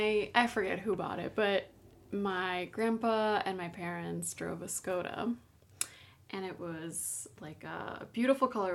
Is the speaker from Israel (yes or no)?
no; Poland; English is a second language; It is I, the woman who hails from Eastern Europe.